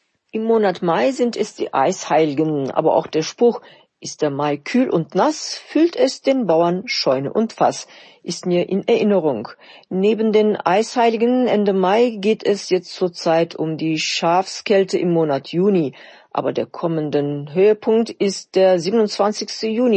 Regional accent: Gaziantep, Turkey; moved away; vergangene Woche war ich kurz in meiner Geburtsstadt Gaziantep. Ich war fast 10 Jahre nicht mehr in meiner Heimatstadt.

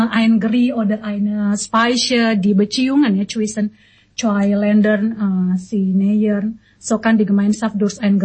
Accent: North Sumatra, Indonesia; German is a second language; Ich komme aus Nord Sumatra.

